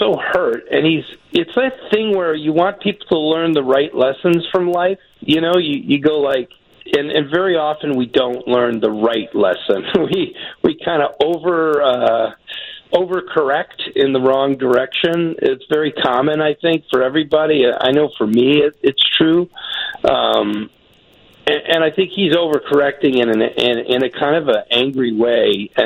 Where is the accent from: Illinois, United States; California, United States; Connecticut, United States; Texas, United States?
Illinois, United States; Naperville; And so they knew I was from Naperville